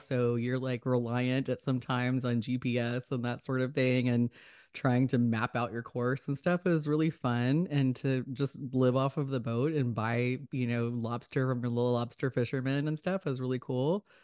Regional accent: Texas, United States; But, you know, I grew up in Texas. Texas is close to Mexico.

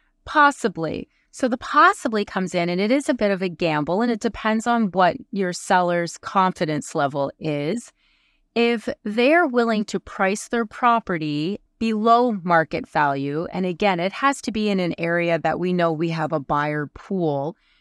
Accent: Ontario, Canada; Or I'm calling from Ontario.

